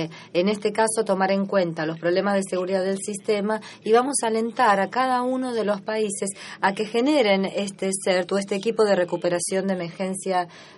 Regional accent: Tunisia; vengo de Túnez, del Organismo Nacional para la Seguridad en Internet

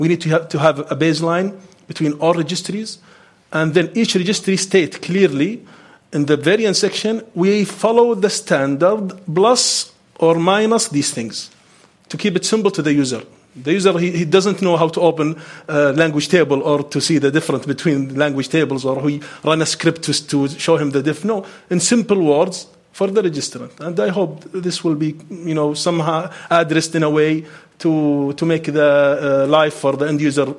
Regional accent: Saudi Arabia; English is a second language; I am from SaudiNIC, from Saudi Arabia.

